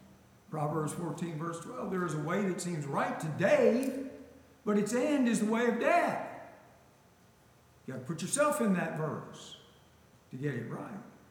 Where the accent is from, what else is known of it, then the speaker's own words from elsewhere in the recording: Baltimore, Maryland, United States; We had, in those projects over in Brooklyn Park, in South Baltimore, where I was raised, we had a family Bible